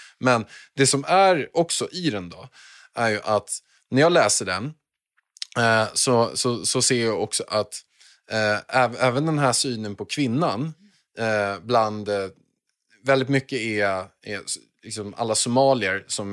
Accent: Haninge, Stockholm County, Sweden; När jag bodde i Stockholm, då bodde vi på Östermalm och Vasastan. Så här. Och sen så sker ett liv här utanför. Sen kommer jag från Haninge, bott i Brandbergen och allt sånt där.

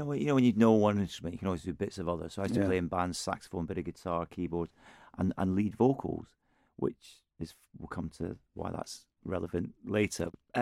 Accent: Aberdeen, Scotland, United Kingdom; And I'm a Scotsman from Aberdeen in 17-something.

